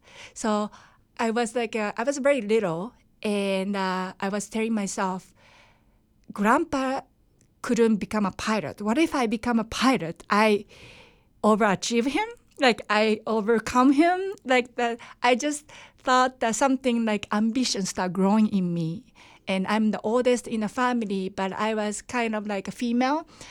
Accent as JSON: {"language": "English", "country": "Japan", "tie": "born or raised there", "second_language": "English", "said": "Yes, I was born and raised in Japan."}